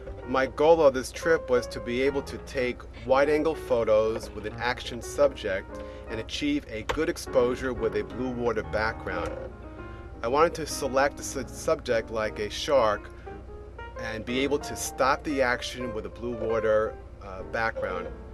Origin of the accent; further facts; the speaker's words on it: Miller Place, New York, United States; I'm from Miller Place, New York